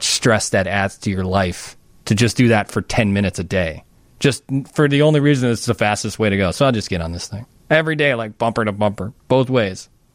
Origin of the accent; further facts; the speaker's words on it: Wonder Lake, Illinois, United States; when I was younger and growing up in Wonder Lake, we would never drive downtown